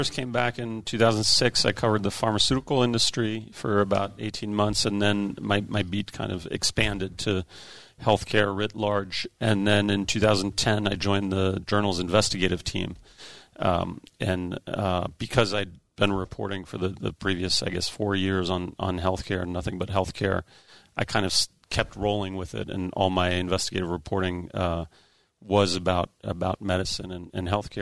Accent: Paris, Île-de-France, France; now in United States; I'm actually half French. My father is French, and I grew up in Paris. My mother is American.

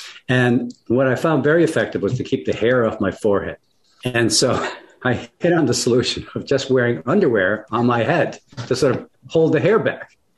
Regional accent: Freeport, New York, United States; Well, I wish I'd grown up in New York City. I grew up on Long Island, Freeport, Long Island.

